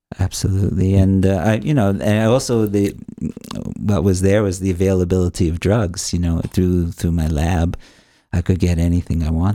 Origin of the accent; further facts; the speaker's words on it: Brooklyn, New York, United States; Well, I grew up in Brooklyn, New York, coming from a Jewish background, first generation.